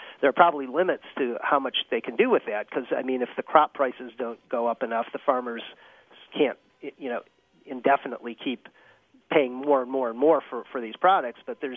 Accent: Michigan, United States; I grew up in the Midwest in Michigan, and in many ways it used to be a beautiful part of the country, and we've sacrificed a lot of it.

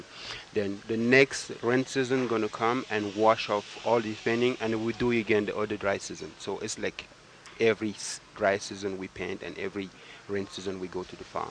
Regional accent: Nditam, Littoral, Cameroon; also born or lived in Douala; I was a kid born in city of Douala, but I grew up in the village. It's called Nditam because I am from Tika tribe.

